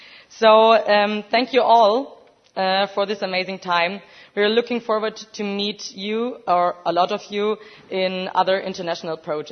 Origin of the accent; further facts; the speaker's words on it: Bavaria, Germany; I'm a scout from South Bavaria in Germany.